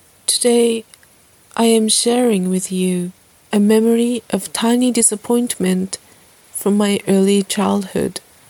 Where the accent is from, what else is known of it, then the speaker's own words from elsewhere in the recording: Sendai, Miyagi, Japan; English is a second language; This is the third time that I speak to you from my hometown, Sendai, in Japan.